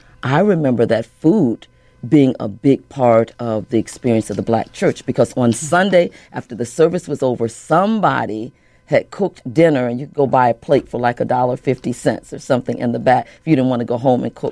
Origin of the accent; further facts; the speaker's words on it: Chicago, Illinois, United States; also born or lived in Alabama; So I look at myself, I was born there, but I was raised in Chicago. But I'm culturally Southern because of the food I ate, the way I learned to cook.